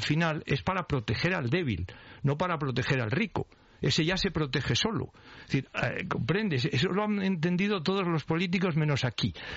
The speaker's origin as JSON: {"language": "Spanish", "country": "Spain", "said": "aquí somos primero españoles y después vivimos en unas regiones o hemos nacido en unos municipios."}